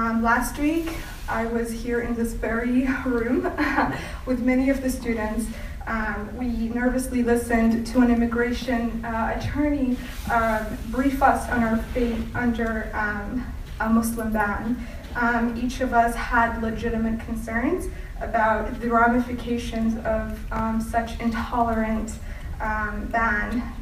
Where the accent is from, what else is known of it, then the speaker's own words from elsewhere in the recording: Yemen; English is a second language; now in United States; And I'm from Yemen.